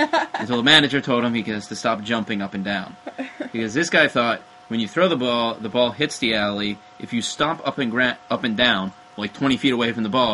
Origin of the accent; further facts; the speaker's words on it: New Jersey, United States; I'm proud to say I'm from New Jersey.